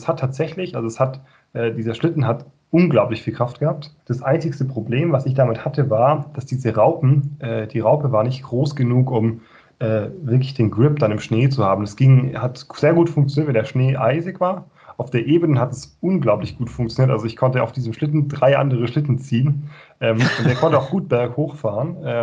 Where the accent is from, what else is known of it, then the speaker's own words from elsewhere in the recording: Bavaria, Germany; Ich komme aus dem Allgäu ursprünglich